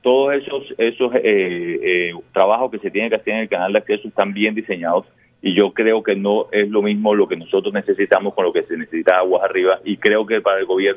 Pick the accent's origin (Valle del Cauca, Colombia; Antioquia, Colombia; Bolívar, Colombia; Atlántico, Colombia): Atlántico, Colombia; Barranquilla; inclusive para nosotros como barranquilleros, que al final del día terminamos absorbiendo ese sobrecosto